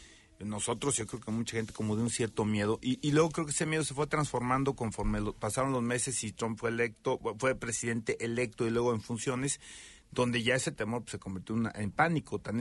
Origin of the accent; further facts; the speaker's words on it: Mexico; lo cual me da mucha envidia como mexicano